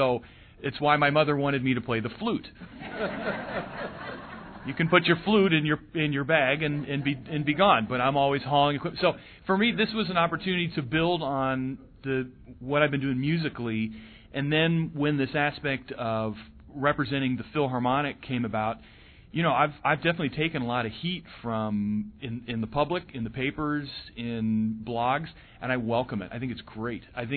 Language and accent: English; Houston, Texas, United States; now in Syracuse, United States; I'm originally from Houston, Texas, grew up there, and have lived in many different parts of the country. But I've lived here now my 11th year.